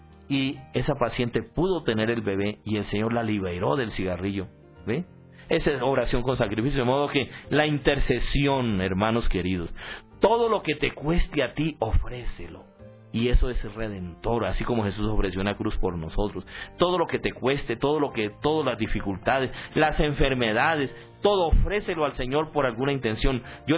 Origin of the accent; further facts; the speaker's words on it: Colombia; moved away as an adult; now in Dominican Republic; Yo llegué en agosto de ese año, llegué desde Colombia a República Dominicana con unas pilas nuevas.